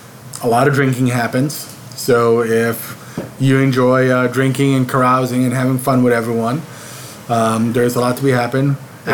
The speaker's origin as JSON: {"language": "English", "country": "Philippines", "said": "So I'm a Filipino island boy, so I love me some Spam and all sorts of stuff."}